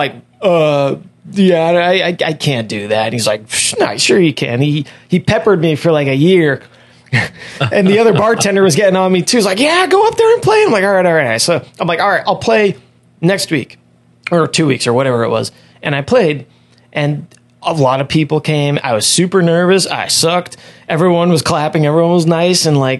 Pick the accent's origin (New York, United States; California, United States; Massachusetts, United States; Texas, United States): Massachusetts, United States; Leominster; born there; I was born in Leominster, and that's where Johnny Appleseed was also born.